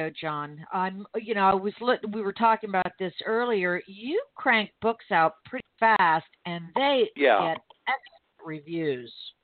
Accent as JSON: {"language": "English", "region": "Florida", "country": "United States", "tie": "born or raised there", "said": "I'm born and raised in Florida, and you know, no shortage of strange criminal cases here"}